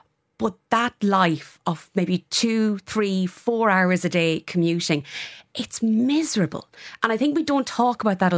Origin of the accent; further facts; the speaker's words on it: Tullamore, Leinster, Ireland; I'm from Tullamore, and for a couple of years I commuted up and down from Tullamore to Dublin.